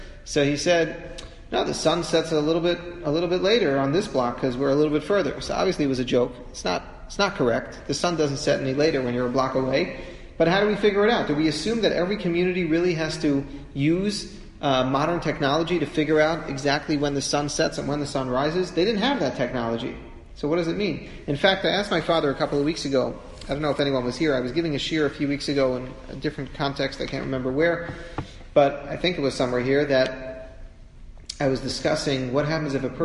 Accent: New York City, New York, United States; I remember when I was growing up in Washington Heights

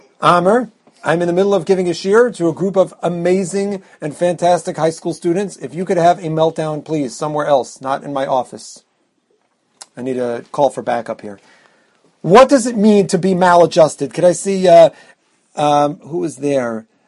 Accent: Baltimore, Maryland, United States; growing up, my parents live in Baltimore. I grew up in Baltimore.

